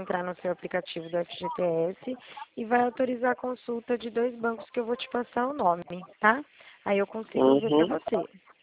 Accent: Presidente Prudente, São Paulo, Brazil; eu sou de Presidente Prudente, interior de São Paulo.

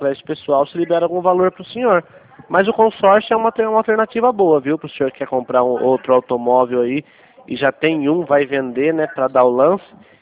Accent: Santa Bárbara d'Oeste, São Paulo, Brazil; sou do interior de São Paulo, de Santa Bárbara.

